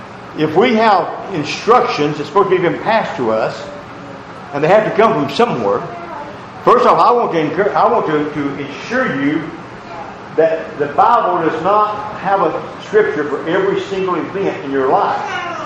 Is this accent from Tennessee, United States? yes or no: yes; Tennessee, United States; I'm from Tennessee, East Tennessee.